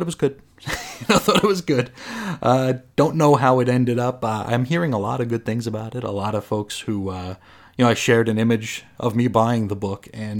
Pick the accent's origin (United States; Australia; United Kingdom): United States; New York; because I grew up in Brooklyn, Staten Island, and Long Island.